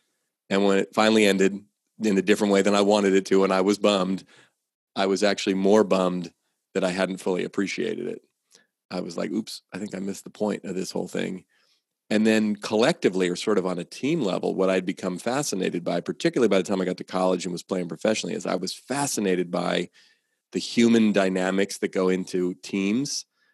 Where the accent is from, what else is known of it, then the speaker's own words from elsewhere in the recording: Oakland, California, United States; I grew up in Oakland, California, in the San Francisco Bay Area, where I still live.